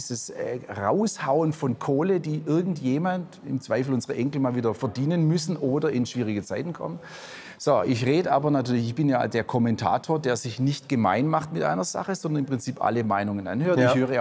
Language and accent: German; Baden-Württemberg, Germany; also einfach als wahrscheinlich als Schwabe